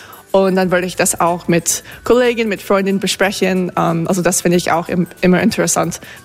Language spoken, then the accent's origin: German; New Jersey, United States; now in Salzburg, Austria; Ich wohne in Salzburg seit 4 Jahren und arbeite jetzt im Salzburg Global Seminar. Ich bin in New Jersey aufgewachsen, aber meine Familie wohnt jetzt in Texas.